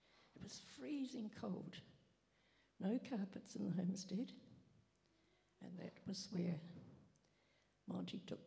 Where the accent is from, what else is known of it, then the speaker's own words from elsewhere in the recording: Te Aroha, Waikato, New Zealand; I come from Te Araha and lived opposite the Catholic Church.